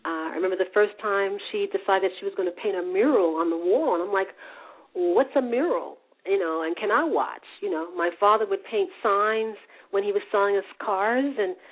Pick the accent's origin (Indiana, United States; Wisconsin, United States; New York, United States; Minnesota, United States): New York, United States; Greenburgh; also born or lived in Yonkers; I was born in Yonkers, but I grew up in the town of Greenburg, which if you're in New York, you say Greenburg, and if you're outside of New York, you say White Plains, because that's the post office.